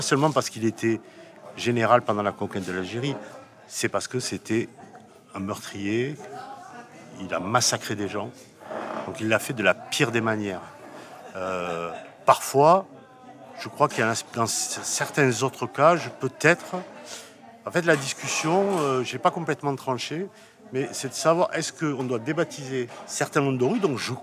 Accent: France; born there; Je suis né de parents algériens qui sont arrivés dans les années 60. Moi, je suis né en France dans les années 60.

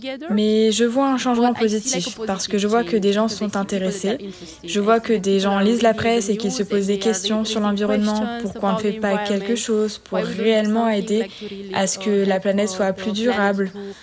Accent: Romania; French is a second language; je viens de Roumanie, j'ai 40 ans

